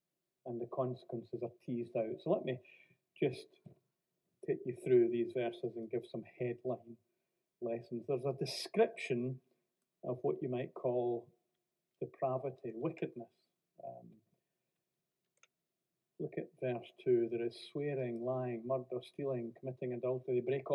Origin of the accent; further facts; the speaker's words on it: Glasgow, Scotland, United Kingdom; I was brought up in Glasgow, but even I'm shocked at what I hear.